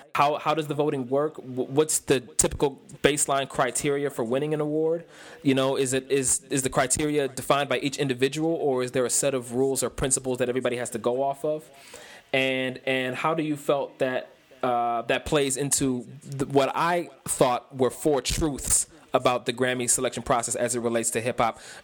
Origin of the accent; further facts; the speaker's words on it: Cleveland, Ohio, United States; and you know, I'm from Cleveland, Ohio, so you know, we've had a few artists here and there